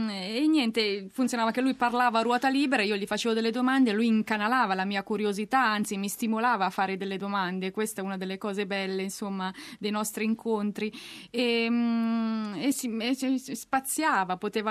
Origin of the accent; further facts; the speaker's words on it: Genoa, Liguria, Italy; perché anch'io sono genovese, un altro tratto in comune.